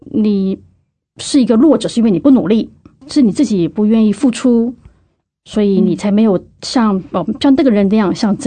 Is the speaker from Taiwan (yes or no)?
yes; Taiwan; accent: Taiwanese; 我们是台湾人是比较少数的嘛，那有时候我们讲话那个台湾的口音马上就被认出来了